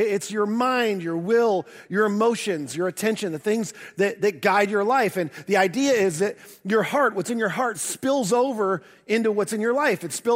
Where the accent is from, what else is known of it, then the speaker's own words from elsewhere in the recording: the North, United States; I mean, I'm a transplant to the South. I grew up in the North. I've lived here longer than I have anywhere else.